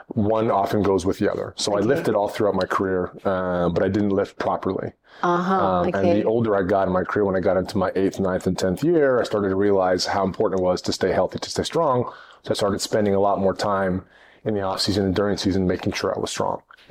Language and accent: English; Victoria, British Columbia, Canada; also born or lived in Kamloops; born in Kamloops, British Columbia, Canada, which is in the interior part of the west coast of Canada, in British Columbia. And my family moved to Victoria on Vancouver Island when I was six, and I was raised there. Left home when I was 17